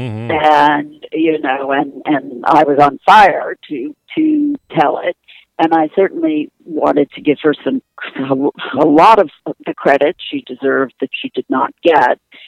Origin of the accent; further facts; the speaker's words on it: United States; And also because I am American, I was very interested in the idea of placing a woman who had seen what happens when pure science becomes militarized